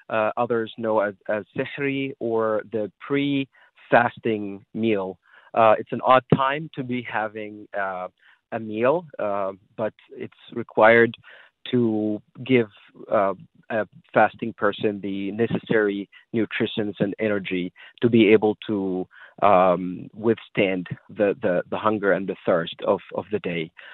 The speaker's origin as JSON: {"language": "English", "country": "Egypt", "tie": "born or raised there", "said": "being an Egyptian myself, growing up in Egypt, the greeting is Ramadan Kareem"}